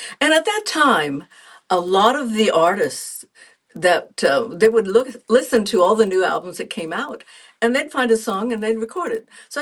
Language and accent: English; Wabash, Indiana, United States; also born or lived in Kentucky; Well, I grew up singing everything, and I grew up in Wabash, Indiana. I was about 4 when we moved from Kentucky.